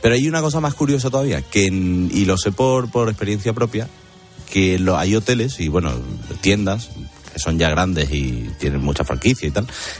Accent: Estella, Navarre, Spain; Yo porque soy urbanita, mi pueblo es Estella, ¿eh?

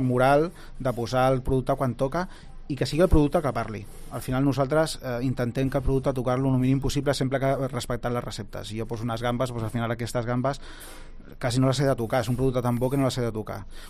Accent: Barcelona, Catalonia, Spain; per a mi, que jo soc de Barcelona, pues, unes vistes fantàstiques

